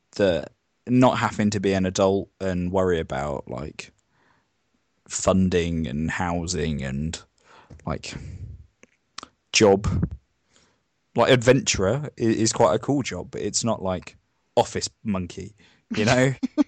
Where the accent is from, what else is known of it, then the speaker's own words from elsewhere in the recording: United Kingdom; I'm very adaptable, so I'm not a Brit that needs to take tea bags everywhere.